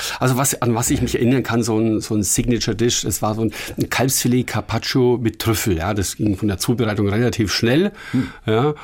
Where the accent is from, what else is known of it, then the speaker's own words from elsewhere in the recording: Hohenschwangau, Bavaria, Germany; also born or lived in Füssen; Also ich bin in Füssen geboren und in Hohenschwangau aufgewachsen mit Blick auf das Schloss